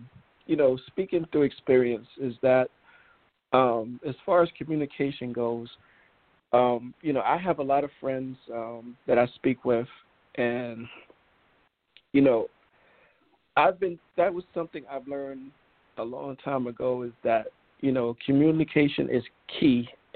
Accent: New York, United States; Growing up in New York, I came up with the Knicks, and just been a great NBA fan.

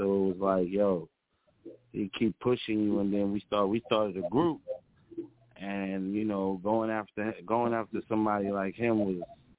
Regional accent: New York, United States; I represent Long Island. I represent New York. I'm a New York rapper, so I want to sound like I'm from New York.

